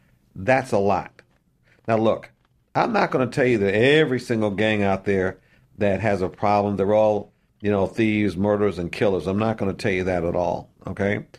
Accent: New York, United States; Okay, I'm from New York, so I'll let you know. It's New York, all right?

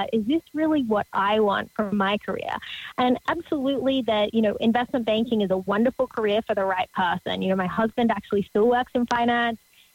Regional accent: Australia; moved away as an adult; now in United States; You might be able to tell from my crazy accent that I grew up down under in Australia. So I'm not from this part of the world, but moved to America about 4 years ago.

